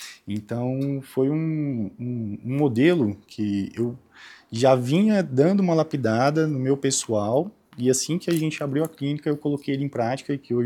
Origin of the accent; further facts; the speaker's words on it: Piracanjuba, Goiás, Brazil; also born or lived in Brasília / São Paulo; sou de Piracanjuba, Goiás.